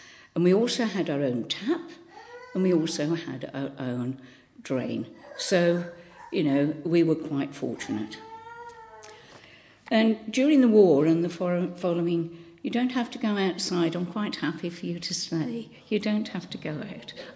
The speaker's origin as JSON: {"language": "English", "town": "Birmingham", "region": "West Midlands", "country": "United Kingdom", "tie": "born or raised there", "moved": "yes", "said": "most of you know that I don't come from this part of the world. I come from Birmingham. I have lost most of my accent, because when I moved down here, I used to talk like this, you know."}